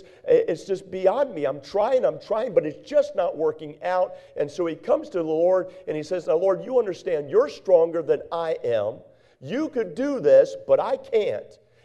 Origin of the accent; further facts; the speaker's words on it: Northeast, United States; I came from the Northeast.